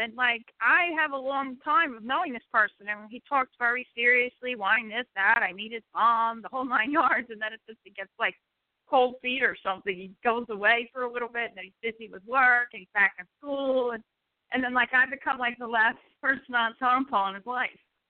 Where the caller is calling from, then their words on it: New Jersey, United States; I'm from New Jersey.